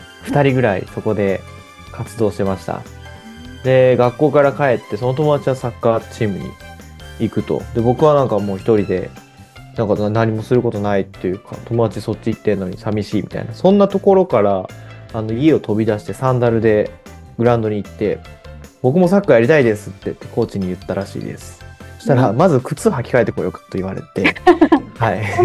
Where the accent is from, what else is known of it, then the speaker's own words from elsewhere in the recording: Osaka, Japan; 僕は大阪府に生まれ育ちまして